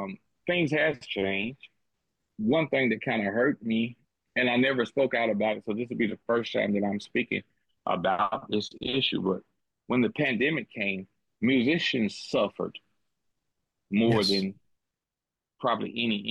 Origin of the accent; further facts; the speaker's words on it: Magnolia, United States; I wanted my hometown to experience that. So I put the necessary time, the necessary money and effort into downtown Magnolia.